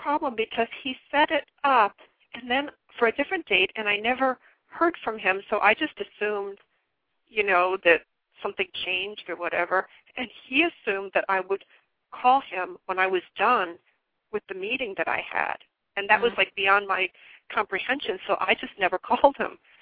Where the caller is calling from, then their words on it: New Jersey, United States; Hi, Nina. I'm calling from New Jersey.